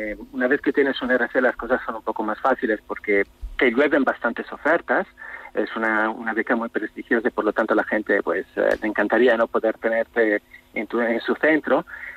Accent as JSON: {"language": "Spanish", "country": "Italy", "second_language": "Spanish", "said": "Somos varios italianos, curiosamente, trabajando allí"}